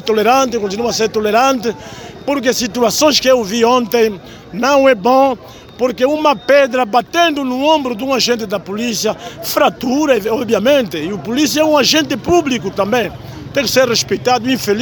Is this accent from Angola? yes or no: yes; Angola; nós somos angolanos, não temos outro país, o nosso país é mesmo Angola.